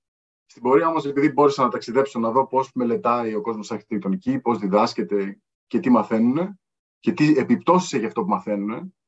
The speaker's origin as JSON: {"language": "Greek", "town": "Kalamata", "region": "Peloponnese", "country": "Greece", "also_born_or_lived": "Athens", "said": "Το 1996, στην Αθήνα πρώτη φορά, διότι κατάγομαι από την Καλαμάτα, από τη Μεσσηνία"}